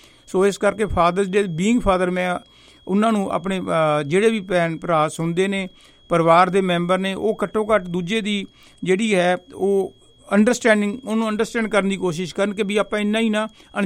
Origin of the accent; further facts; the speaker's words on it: Barnala, Punjab, India; ਮੈਂ ਵੀ ਬਰਨਾਲੇ ਤੋਂ ਹਾਂ